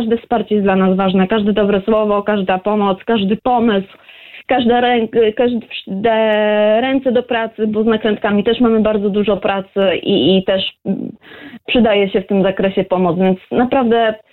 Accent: Lublin Voivodeship, Poland; nie jestem z Lublina, tylko z powiatu ryckiego

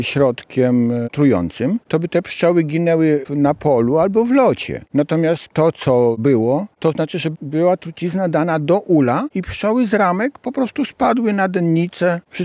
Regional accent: Zwierzyniec, Lublin Voivodeship, Poland; jestem ze Zwierzyńca.

